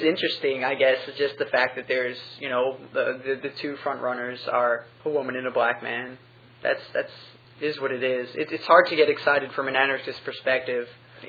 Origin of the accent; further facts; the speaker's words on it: New York, United States; where I grew up on Long Island is, you know, fairly somewhat affluent, middle class, sheltered life